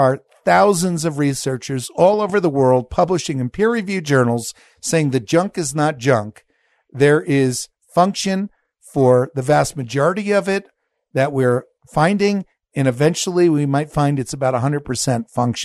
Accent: New Jersey, United States; in New Jersey, northern New Jersey.

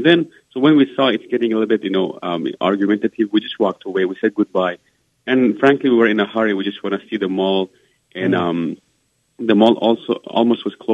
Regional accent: Iran; I told them I'm originally from Iran, and then they asked me if I'm a Muslim.

